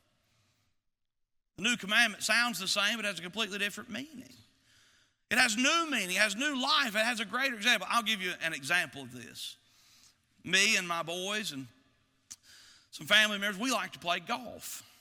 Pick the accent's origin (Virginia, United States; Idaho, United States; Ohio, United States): Virginia, United States; Chilhowie; I grew up in Chilhowee, Virginia, and we're country, and I'm a country bumpkin, and how many of you think I've got an accent?